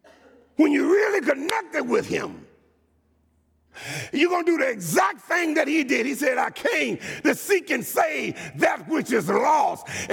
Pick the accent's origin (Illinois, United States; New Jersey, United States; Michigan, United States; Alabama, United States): Alabama, United States; Birmingham; now in Maryland, United States; I'm from Alabama. Birmingham, Alabama, amen.